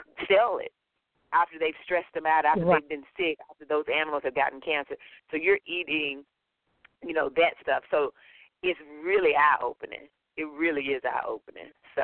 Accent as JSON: {"language": "English", "region": "North Carolina", "country": "United States", "said": "A, I'm from North Carolina, okay?"}